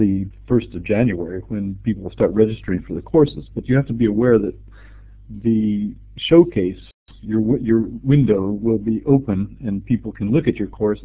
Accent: Texas, United States; I grew up in Texas, and I sort of associate the terrain around San Antonio with Arizona.

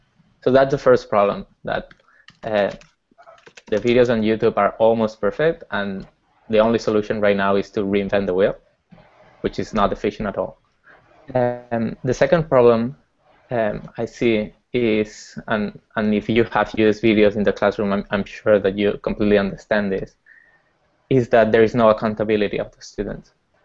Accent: Barcelona, Catalonia, Spain; moved away as an adult; now in California, United States; I'm from Barcelona. I moved here to California to start Edpuzzle a year ago.

